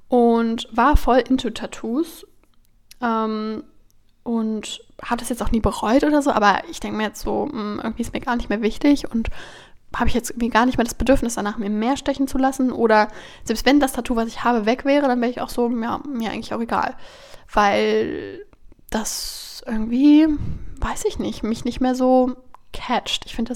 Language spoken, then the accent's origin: German; Magdeburg, Saxony-Anhalt, Germany; now in Hamburg, Germany; jetzt, wo ich eine Weile in Hamburg wohne und ein, zwei Mal Leuten gesagt habe, wo ich herkomme, nämlich aus dem Osten, wussten voll viele Leute entweder nicht, wo Magdeburg liegt, obwohl Magdeburg die Landeshauptstadt von Sachsen-Anhalt ist